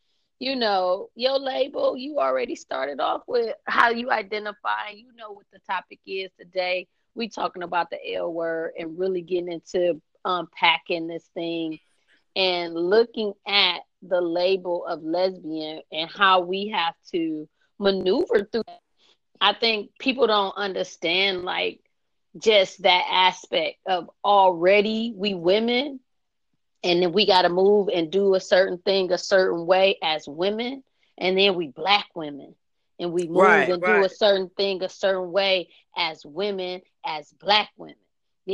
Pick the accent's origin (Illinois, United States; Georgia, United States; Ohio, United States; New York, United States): Ohio, United States; Cleveland; So yeah, I am from Cleveland. I don't think I said that yet on the show.